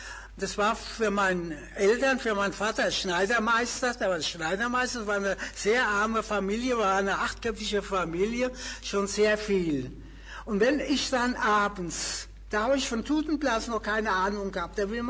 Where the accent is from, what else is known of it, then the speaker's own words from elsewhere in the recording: Aschaffenburg, Bavaria, Germany; born there; Aschaffenburg ist ja meine Geburtsstadt. Hier bin ich geboren. Geboren, sage ich mal, ist mal in der Steingasse geboren, aber gelebt haben wir die ganze Zeit in der Heinzelstraße